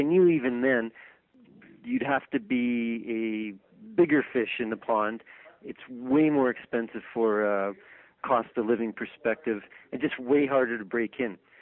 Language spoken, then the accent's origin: English; Ethelbert, Manitoba, Canada; I have hugely deep roots in Manitoba. I come from Ethelbert, which is north of Dauphin, which is like prime cabbage belt